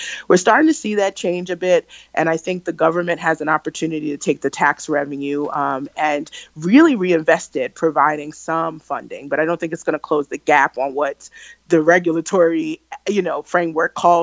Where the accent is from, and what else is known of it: Brooklyn, New York, United States; born or raised there